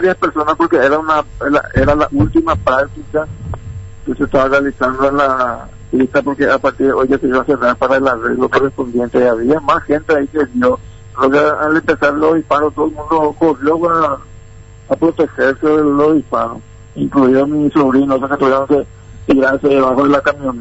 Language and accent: Spanish; Pedro Juan Caballero, Amambay, Paraguay; Aquí de Pedro Juan.